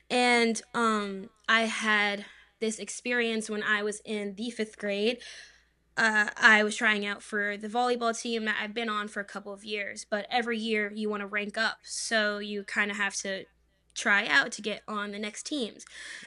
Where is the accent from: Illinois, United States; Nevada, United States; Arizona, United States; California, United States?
Nevada, United States; Las Vegas; Thank you. I'm from Las Vegas, and I am now a freshman at the Howard University.